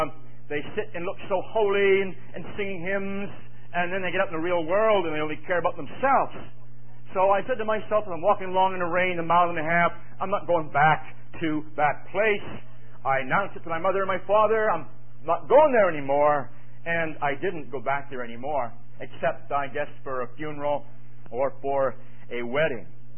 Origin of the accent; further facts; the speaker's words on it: Saint John, New Brunswick, Canada; born there; I was born in St. John, New Brunswick, which is a province of Canada, a city of around 100,000 people. And I was the oldest of seven children